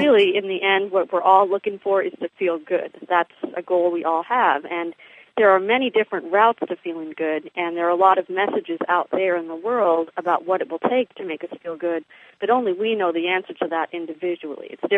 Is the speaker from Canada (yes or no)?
yes; Canada; For example, I grew up in Canada. We had 3 TV stations to choose from.